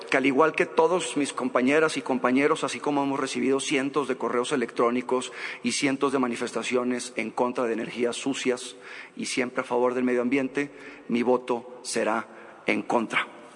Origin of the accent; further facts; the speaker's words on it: Mexico; O bien, como mexicanos, por estrategia y por inteligencia, porque hoy tenemos que hacer de México un país innovador